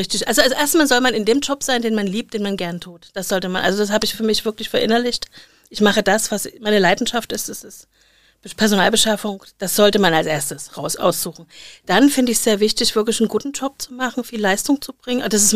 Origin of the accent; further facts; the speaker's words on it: Dresden, Saxony, Germany; Ich habe letztens wieder 2 aus meiner alten Heimatstadt Dresden gehabt.